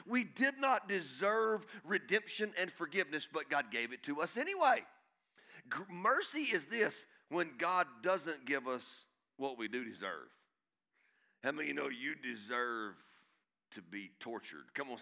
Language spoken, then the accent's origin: English; Guthrie, Oklahoma, United States; We love Guthrie. We're from Guthrie. We lived in Guthrie.